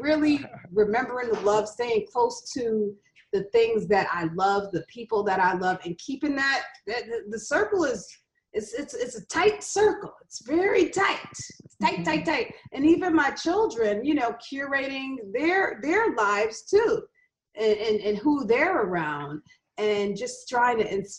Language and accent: English; New York, United States; now in Los Angeles, United States; I'm from New York. I didn't want to have any LA kids to be talking to me like that.